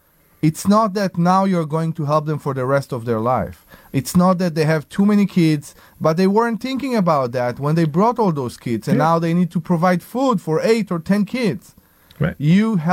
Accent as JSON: {"language": "English", "country": "Israel", "second_language": "English", "lives_now": "United States", "said": "I come from Israel, who known to be a very social country."}